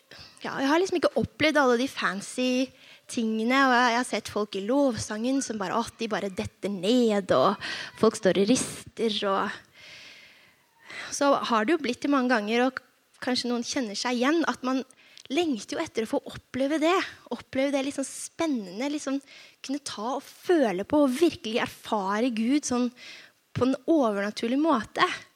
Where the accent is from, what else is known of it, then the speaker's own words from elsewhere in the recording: Oslo, Norway; now in Hamar, Norway; Jeg kommer fra Oslo, egentlig. Så jeg gift med Jens Christian, som har gjemt seg baki der. Og så bor vi nå på Hamar.